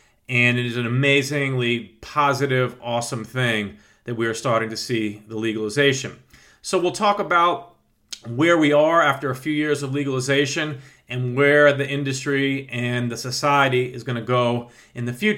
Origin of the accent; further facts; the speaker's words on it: California, United States; now my home state of California.